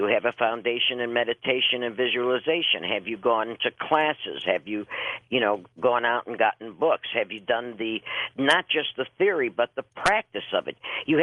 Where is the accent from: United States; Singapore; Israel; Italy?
Italy; Tuscany; I am an Italian witch. I am from Tuscany.